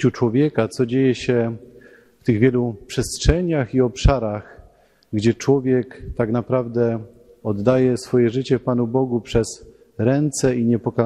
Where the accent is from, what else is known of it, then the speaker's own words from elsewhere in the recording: Siemianowice Śląskie, Silesian Voivodeship, Poland; przyjechałem z Siemianowic Śląskich. Z miasta, które leży na Górnym Śląsku, graniczy z Katowicami, z Chorzowem, z Bytomiem, liczy 67 tysięcy mieszkańców, jest miastem na prawach powiatu.